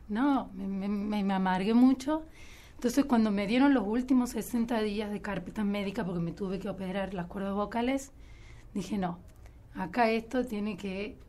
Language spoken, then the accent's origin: Spanish; Valle Hermoso, Córdoba, Argentina; Yo soy de Vallehermoso. Y me vine a estudiar a Córdoba a los 17, 18, como hacemos la mayoría de los chicos del interior.